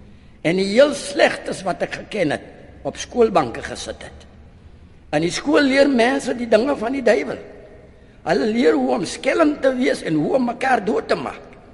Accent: Northern Cape, South Africa; Ek is gebore in die Rigtersveld in 'n maatjieshut, soos ons namas altyd geleef het.

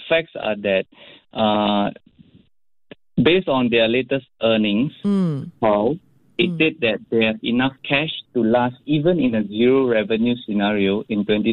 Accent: Indonesia; For example, in Indonesia, because I'm from Indonesia

